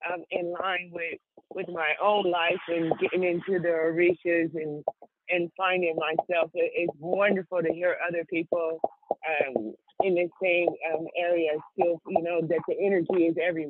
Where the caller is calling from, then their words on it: West Sacramento, California, United States; I'm calling from West Sacramento, California.